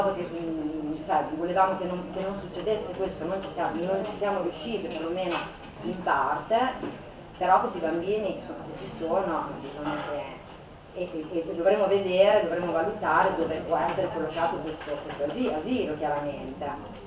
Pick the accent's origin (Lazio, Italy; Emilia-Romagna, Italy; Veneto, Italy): Emilia-Romagna, Italy; Modena; vengo da Modena